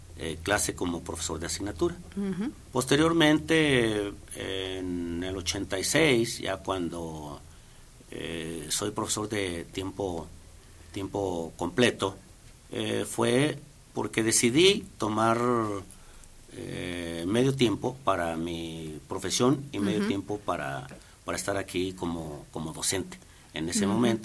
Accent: Aguascalientes, Mexico; Soy de aquí de Aguascalientes, toda mi vida he radicado y seguramente aquí será mi última morada.

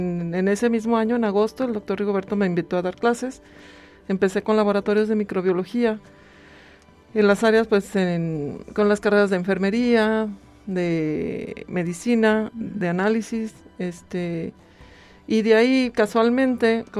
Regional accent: Aguascalientes, Mexico; born there; yo soy nacida aquí en Aguascalientes. Mis papás eran zacatecanos.

